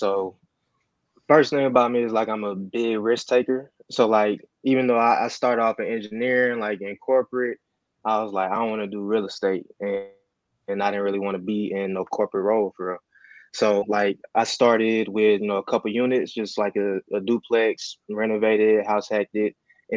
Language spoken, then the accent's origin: English; Atlanta, Georgia, United States; I'm from Atlanta, born and raised. I grew up here. I went to school here. I work here. And I do real estate here. So, been in the same city pretty much my whole life.